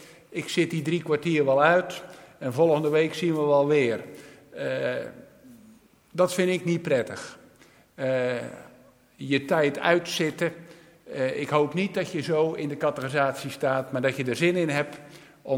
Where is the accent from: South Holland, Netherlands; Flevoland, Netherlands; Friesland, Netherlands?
South Holland, Netherlands; Hazerswoude; Wij komen uit het Groene Hart van Holland. Mijn vrouw is in Delft geboren, ik in Haarterswoude. Haarterswoude, een dorp in de buurt van Leiden, Alphen aan de Rijn. Zoals ik al zei, het Groene Hart. En mijn vrouw is in de stad Delft geboren, een stadse. En ik uit een dorp.